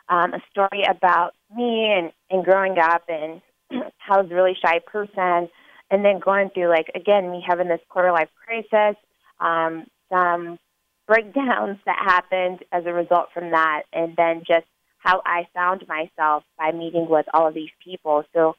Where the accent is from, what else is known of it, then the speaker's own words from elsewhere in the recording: Louisville, Kentucky, United States; now in St. Louis, United States; And I'm actually not from St. Louis. I'm from Louisville, Kentucky.